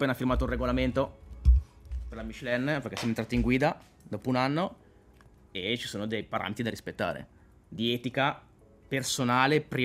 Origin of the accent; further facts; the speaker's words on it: Como, Lombardy, Italy; Io sono cresciuto a Como.